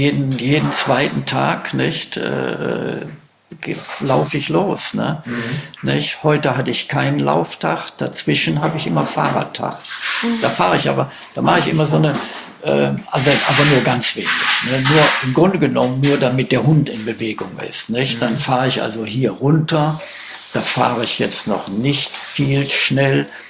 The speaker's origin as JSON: {"language": "German", "region": "Schleswig-Holstein", "country": "Germany", "said": "ich bin aus Schleswig-Holstein, wir haben auch einen Berg, der ist 165 Meter hoch."}